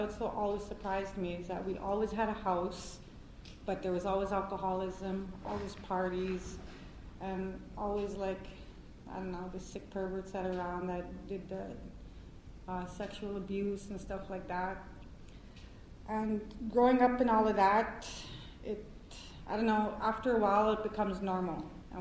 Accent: Winnipeg, Manitoba, Canada; And where I grew up in Winnipeg, Manitoba. And if anybody knows anything about Winnipeg, it's very gang-oriented, a lot of street gangs, a lot of violence

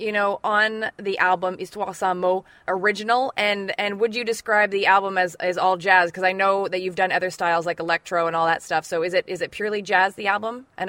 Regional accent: Montreal, Quebec, Canada; I know that you reside, you know, in my hometown right now of Montreal, Canada.

